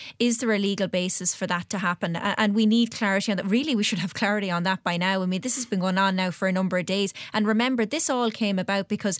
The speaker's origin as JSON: {"language": "English", "region": "Connacht", "country": "Ireland", "said": "I come from Roscommon, Galway"}